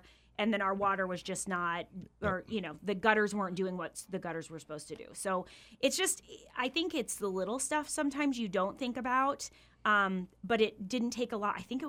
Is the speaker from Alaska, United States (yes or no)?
yes; Alaska, United States; growing up in Alaska, you and I both know it can go from 40 above to 40 below in a day.